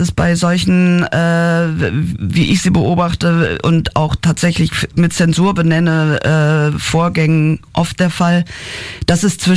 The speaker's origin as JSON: {"language": "German", "town": "Halberstadt", "region": "Saxony-Anhalt", "country": "Germany", "tie": "born or raised there", "said": "Halberstadt ist der Ort, wo ich aufgewachsen bin"}